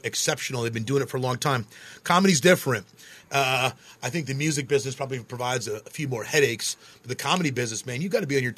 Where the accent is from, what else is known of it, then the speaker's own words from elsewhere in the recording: New York, United States; now in Las Vegas, United States; Born and raised in New York.